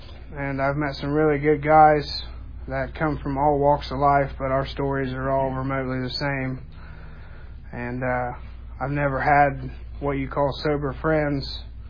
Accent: Jackson, Ohio, United States; I'm 27 from Jackson, Ohio. I was born and raised there. I come from a Christian background, was raised in church.

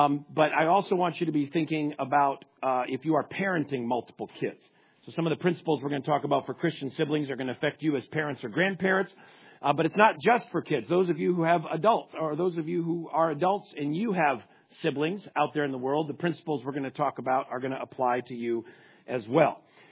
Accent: Connecticut, United States; and I grew up in Connecticut.

